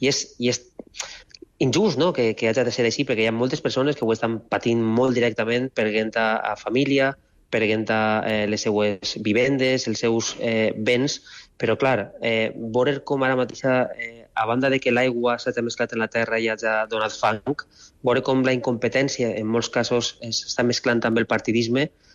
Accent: Valencian Community, Spain; Jo crec que ahir no era el meu poble valencià el que va respondre d'una manera tan virulenta.

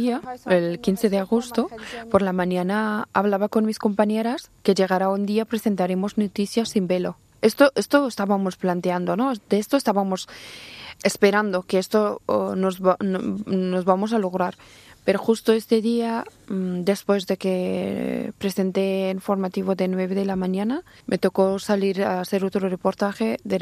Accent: Afghanistan; Spanish is a second language; moved away as an adult; now in Spain; desde que yo salí de Afganistán estaba en shock

